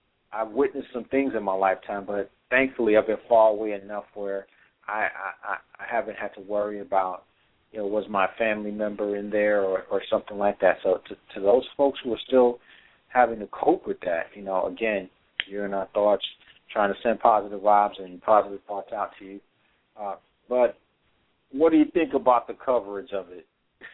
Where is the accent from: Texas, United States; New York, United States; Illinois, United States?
New York, United States; New York City; that the entire city of New York was suffering from post-traumatic stress disorder, because that was my hometown. I was born there